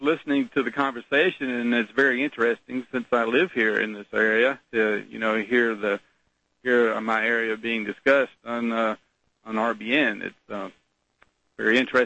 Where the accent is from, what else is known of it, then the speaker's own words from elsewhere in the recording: Louisiana, United States; moved away; You know, I came here from Louisiana, just as your guest Jim there said he came from California.